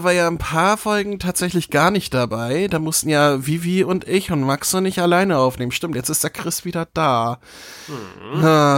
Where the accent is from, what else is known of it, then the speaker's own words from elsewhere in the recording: Northern Germany, Germany; ich bin Norddeutscher, wir sagen Feudeln.